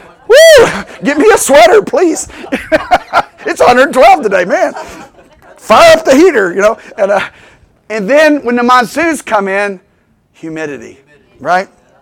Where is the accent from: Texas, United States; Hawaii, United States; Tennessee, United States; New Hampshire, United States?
Tennessee, United States; Memphis; And I'm from Memphis.